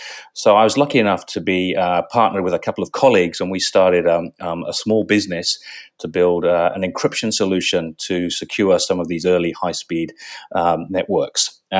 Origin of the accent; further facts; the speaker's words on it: England, United Kingdom; moved away as an adult; now in Australia; my background is I grew up in England and I studied electronic engineering.